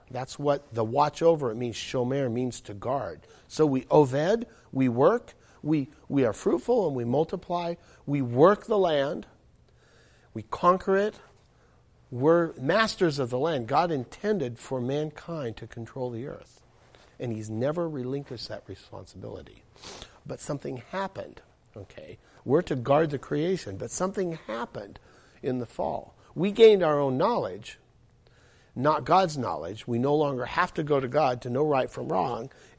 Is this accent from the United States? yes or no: yes; Idaho, United States; I come from the far north. I come from Idaho, where you can usually see all the way to the bottom of the lake